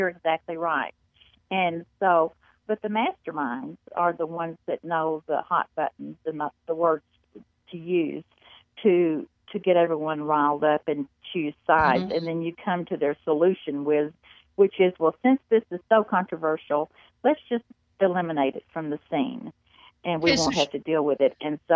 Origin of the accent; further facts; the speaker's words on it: Little Rock, Arkansas, United States; Well, I am from Little Rock, Arkansas. And I, you know, more or less grew up with the Clintons during their political career there for 20 years.